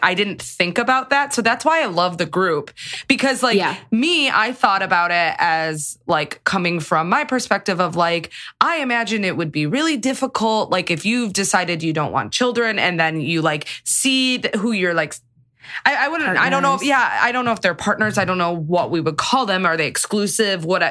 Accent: Midwest, United States; I say aunt because I'm from the Midwest.

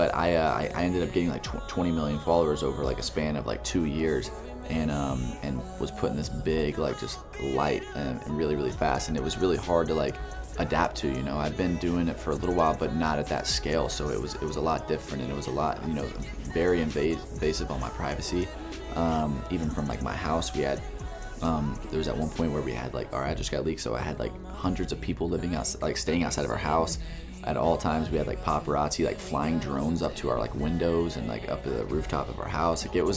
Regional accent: Texas, United States; I'm from Texas originally. You know, I grew up in the South.

